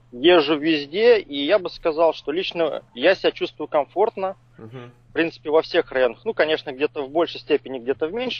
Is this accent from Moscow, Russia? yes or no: yes; Moscow, Russia; moved away as an adult; now in United States; Ну, в Америку мы попали 5 лет назад. Я приехал вместе с супругой из Москвы.